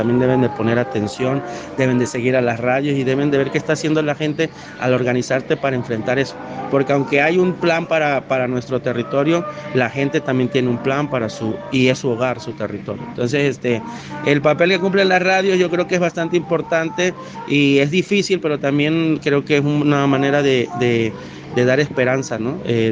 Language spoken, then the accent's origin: Spanish; Veracruz, Mexico; yo soy del sur de Veracruz, también conocido como el Istmo Veracruzano, a veces se conoce solamente el Oaxaqueño